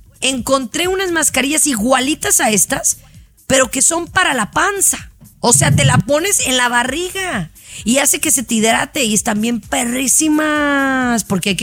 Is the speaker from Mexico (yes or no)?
yes; Mexico; soy mexicana, muy orgullosa.